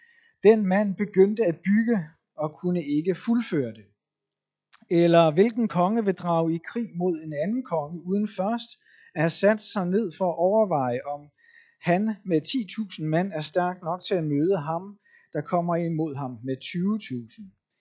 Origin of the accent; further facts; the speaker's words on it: Capital Region of Denmark, Denmark; selvom jeg kommer fra den anden side af åen, og jeg er indfødt bornholmer.